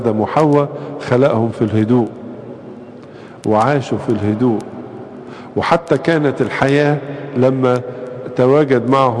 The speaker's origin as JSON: {"language": "Arabic", "country": "Egypt", "said": "لنا إحنا كمصريين أو كآباط بنحبها كمان عشان أديورتنا فيها"}